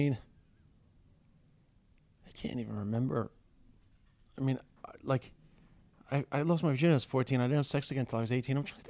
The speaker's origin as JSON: {"language": "English", "town": "Dublin", "region": "Leinster", "country": "Ireland", "accent": "Dublin", "said": "I have like 100,000 views on one about my Dublin accent."}